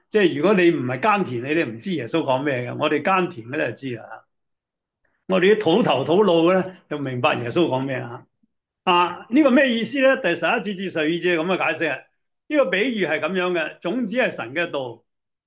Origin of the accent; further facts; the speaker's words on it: China; 原來巴勒斯坦嘅耕種方法同我哋中國人一樣嘅